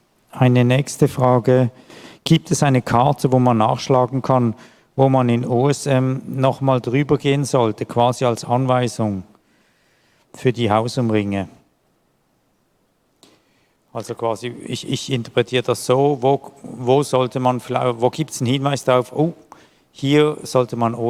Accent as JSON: {"language": "German", "country": "Switzerland", "accent": "Swiss German", "said": "Mein Schweizer Dialekt vielleicht."}